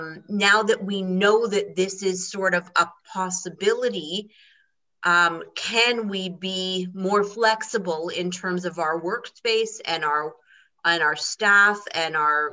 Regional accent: Toronto, Ontario, Canada; So I'm going to answer I'm from Toronto.

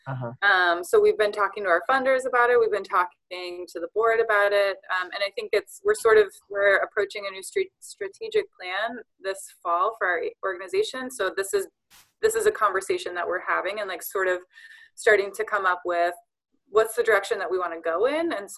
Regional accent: Philadelphia, Pennsylvania, United States; from Philadelphia.

